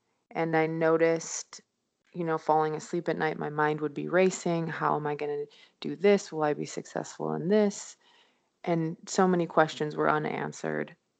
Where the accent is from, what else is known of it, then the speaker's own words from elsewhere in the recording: Chicago, Illinois, United States; now in Los Angeles, United States; I'm from Chicago, Illinois, originally.